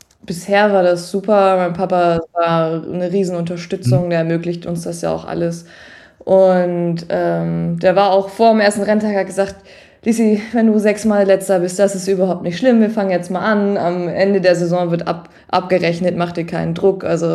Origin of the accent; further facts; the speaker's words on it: Lower Saxony, Germany; also born or lived in Hanover; ich bin noch in Hannover geboren und dann sind wir ein paar Monate später sind wir aufs Gestüt gezogen. Also wirklich, ich bin da komplett aufgewachsen.